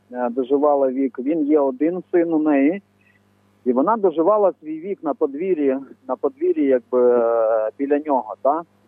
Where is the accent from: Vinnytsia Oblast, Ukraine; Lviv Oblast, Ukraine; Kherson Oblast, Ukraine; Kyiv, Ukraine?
Kherson Oblast, Ukraine; Nyzhni Sirohozy; born there; Ми народилися в Херсонській області, Нижні Сірогози.